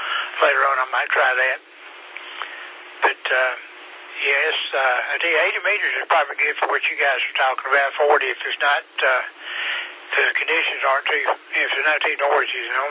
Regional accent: Harlem, New York, United States; they live in Harlem, but I'm originally from Harlem

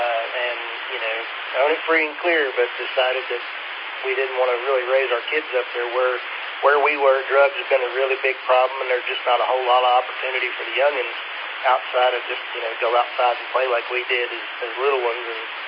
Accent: United States; I grew up in Clay County, and, you know, our family property backs up to an old reclaimed Union carbide mine.

